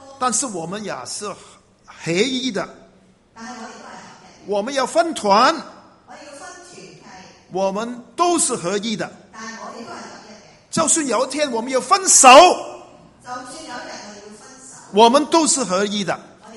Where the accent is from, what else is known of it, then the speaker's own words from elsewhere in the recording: Hong Kong; 如果我说我是从这个香港来的。